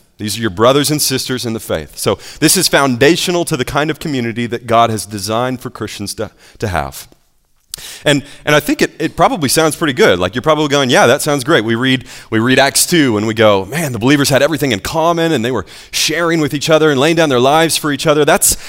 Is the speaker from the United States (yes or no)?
yes; the South, United States; I'm from the South, I've returned to the South now, and I know how it goes here sometimes.